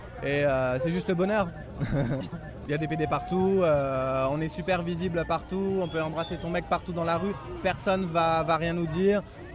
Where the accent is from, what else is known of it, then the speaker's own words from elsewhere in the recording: France; Donc oui, on risque plus quand on est français.